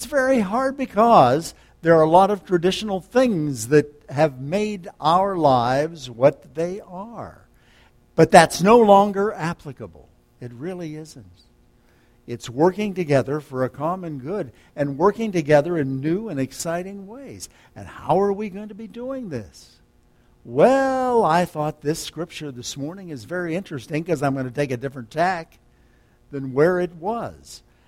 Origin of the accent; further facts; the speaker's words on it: Ohio River, United States; I think growing up on the Ohio River, we had a great many floods that I remember in my lifetime.